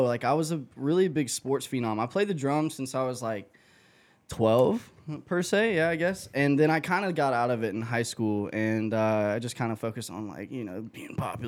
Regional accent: Lincolnton, Georgia, United States; I'm from Lincolnton, Georgia, if you know where that is.

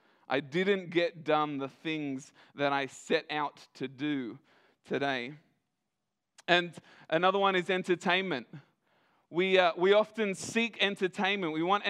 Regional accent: Australia; I'm the youngest child, I'm Australian

